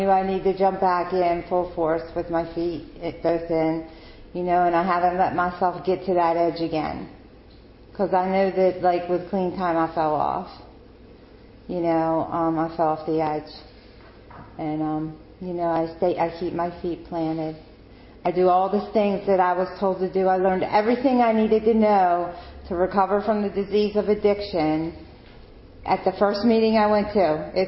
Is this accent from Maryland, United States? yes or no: yes; Baltimore, Maryland, United States; moved away; I'm from Baltimore. I got clean in Baltimore. When I moved up here, I had almost 9 years clean.